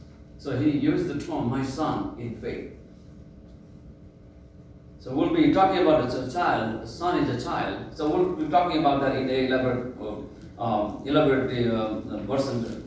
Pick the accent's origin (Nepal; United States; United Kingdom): Nepal; Not that you can tell I'm from Nepal either, do you?